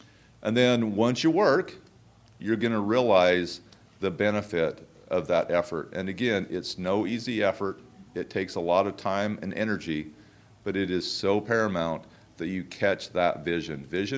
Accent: St. George, Utah, United States; I grew up in St. George, Southern Utah

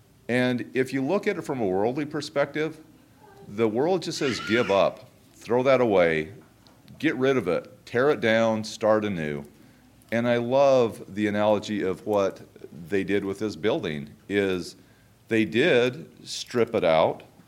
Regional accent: St. George, Utah, United States; I grew up in St. George, Southern Utah

